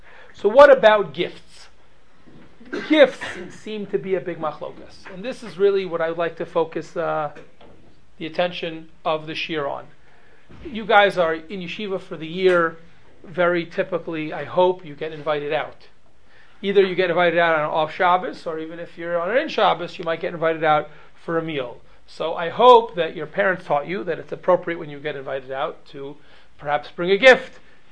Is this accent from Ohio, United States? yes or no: yes; Cincinnati, Ohio, United States; when I was growing up in Cincinnati, that was a verb.